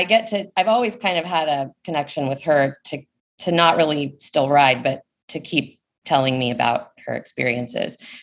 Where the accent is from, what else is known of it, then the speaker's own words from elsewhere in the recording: Dallas, Texas, United States; I grew up in Dallas, went to UT Austin